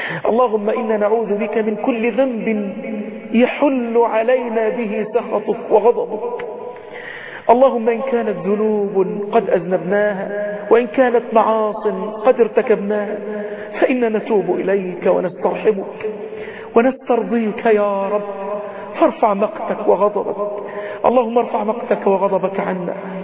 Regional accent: Egypt

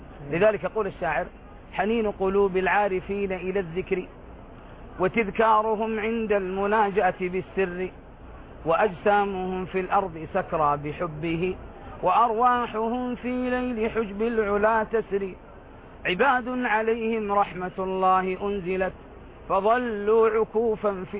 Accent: Khulais, Makkah Province, Saudi Arabia; فلما مر النبي بجبل هو في خليص في بلدتي، ولي الشرف أن يكون هذا الجبل في جمدان

